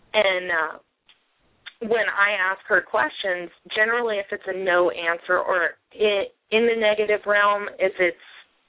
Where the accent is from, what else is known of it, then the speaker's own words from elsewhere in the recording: California, United States; I'm from California, so I stick on these words and I keep using them till I annoy myself.